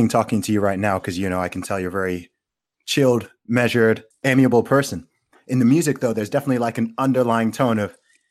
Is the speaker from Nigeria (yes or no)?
no; Saudi Arabia; accent: between American and British; now in United Kingdom; yeah, I grew up in Saudi Arabia. I went to an American school. Yeah, so my accent, as you can probably hear, it's somewhere between American and British.